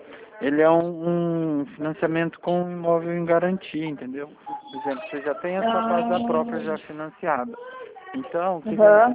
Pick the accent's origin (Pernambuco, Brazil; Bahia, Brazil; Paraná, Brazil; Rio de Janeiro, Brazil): Paraná, Brazil; Arapongas; Não, eu sou aqui de Araponga, aqui do lado.